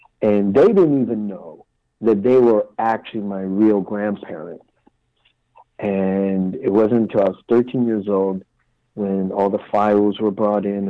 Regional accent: California, United States; also born or lived in Philadelphia; because I grew up in California.

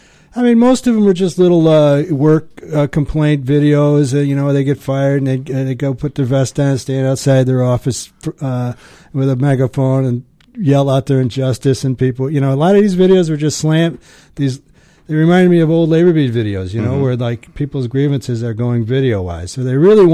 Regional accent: United States; born there; I'm just an American citizen. I just happen to be born here.

